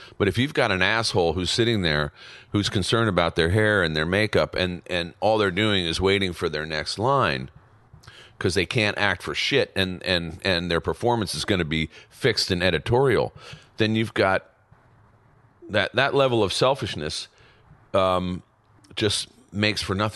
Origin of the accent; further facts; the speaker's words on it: Ireland; Because you don't look like Bob, but I'm Irish.